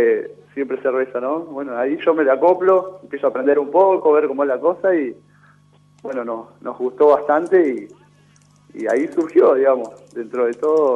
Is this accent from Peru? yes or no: no; Sarmiento, Chubut, Argentina; así somos de Sarmiento, acá en la, sería Patagonia Estrandina ya.